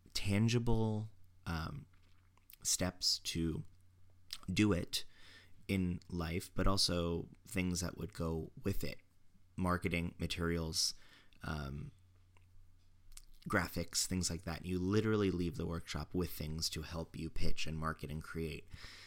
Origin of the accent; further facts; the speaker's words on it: Florida, United States; And I remember, because I grew up in Florida